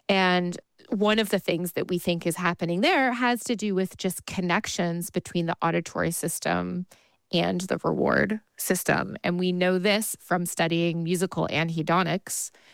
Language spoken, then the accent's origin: English; St. Louis, Missouri, United States; my parents took me, I grew up in St. Louis, Missouri. They took me to Powell Symphony Hall to hear Handel's Messiah.